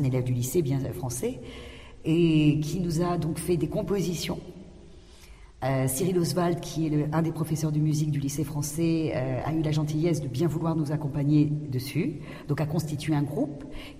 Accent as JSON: {"language": "French", "country": "France", "tie": "born there", "said": "je suis née en France, mon père qui est tchèque a immigré en 68 en France. Donc j'ai vraiment grandi dans le milieu théâtral."}